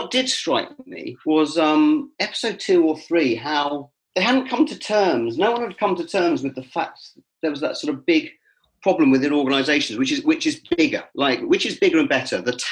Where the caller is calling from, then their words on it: Crouch End, London, United Kingdom; Crouch End, my friend.